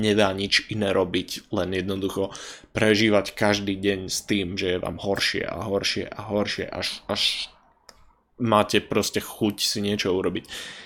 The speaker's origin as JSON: {"language": "Slovak", "town": "Žilina", "region": "Žilina Region", "country": "Slovakia", "said": "Ja som zo Žiliny a toto mi príde presne ako že Žilina, že je to industriálne, také ako také šedivé mesto, ale v niečom je tam fajn."}